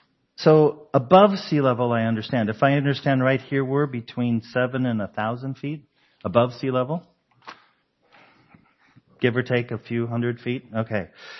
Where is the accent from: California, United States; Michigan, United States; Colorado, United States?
Colorado, United States; Denver; Now, you know I'm from Colorado. I'm used to above sea level. Growing up in Denver, and my folks moved to Montrose, both of those towns are about 5,000 feet above sea level.